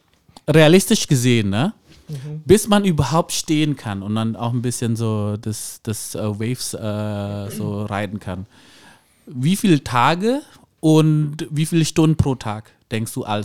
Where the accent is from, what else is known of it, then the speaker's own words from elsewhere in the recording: Jakarta, Indonesia; Ja, ich komme aus Indonesien. Jakarta.